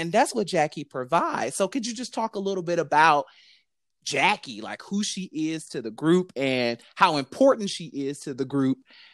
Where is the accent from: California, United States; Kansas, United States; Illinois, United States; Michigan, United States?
Michigan, United States; Detroit; Growing up in Detroit, I did not have the same knowledge or appreciation for … as other people. And call it maybe because I grew up Baptist.